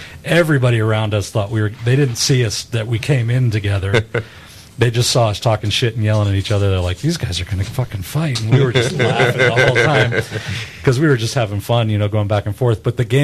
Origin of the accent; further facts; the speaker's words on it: Atlanta, Georgia, United States; and growing up in Atlanta, I was a Braves fan.